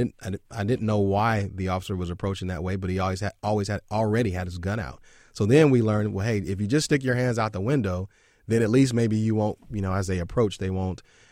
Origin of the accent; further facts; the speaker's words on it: Los Angeles, California, United States; So I grew up in Los Angeles and was almost victimized by the LAPD pretty regularly.